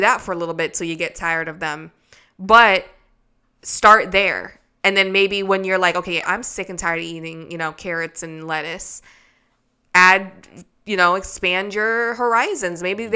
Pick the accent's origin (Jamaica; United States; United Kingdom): Jamaica; I grew up on rice. I'm Jamaican and I'm Chinese, and rice is on both sides of my family